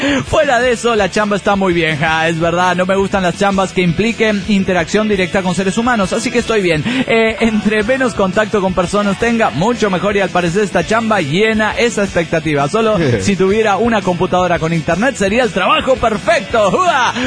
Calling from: Villahermosa, Tabasco, Mexico; de Villahermosa, Tabasco, México.

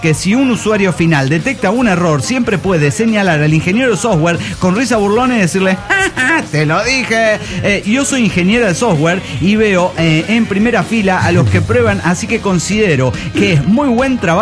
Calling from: Guadalajara, Jalisco, Mexico; de Guadalajara, Jalisco y México.

